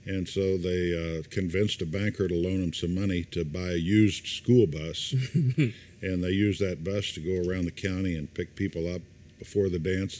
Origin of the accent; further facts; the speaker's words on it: Moberly, Missouri, United States; Well, I grew up in Moberly, which is about 30 miles north of here.